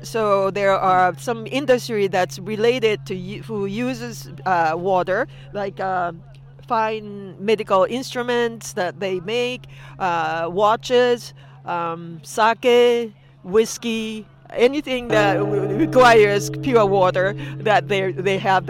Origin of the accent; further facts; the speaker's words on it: Tokyo, Japan; English is a second language; now in United States; Yes, I am from Tokyo.